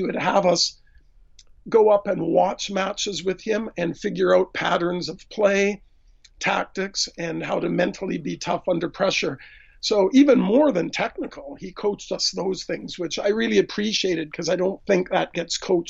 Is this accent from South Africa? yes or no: no; Vancouver, British Columbia, Canada; there's the generation before that was Irish and English. But I've grown up in Canada in the Vancouver area.